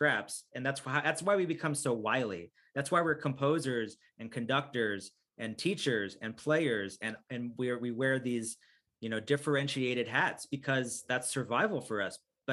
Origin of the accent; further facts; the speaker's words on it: United States; But I'm American through and through.